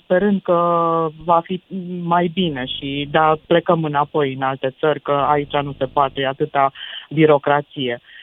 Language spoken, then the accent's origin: Romanian; Brașov, Brașov County, Romania; sunt din Brașov, iubesc Brașovul. Sunt născut aici